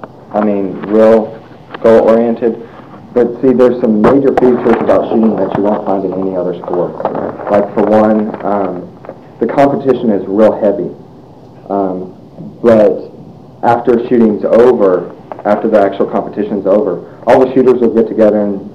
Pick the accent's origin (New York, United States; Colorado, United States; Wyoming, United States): Colorado, United States; born there; also born or lived in Brownwood, Texas, United States; I was born in Colorado, but I went to school in Texas, in a little town called Brownwood.